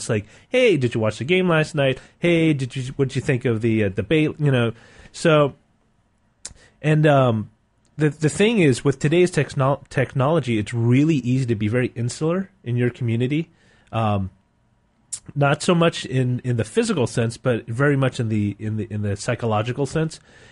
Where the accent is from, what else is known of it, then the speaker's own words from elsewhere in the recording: San Francisco, California, United States; when I grew up in San Francisco, a lot of the Chinese kids I grew up were ABCs, American Born Chinese.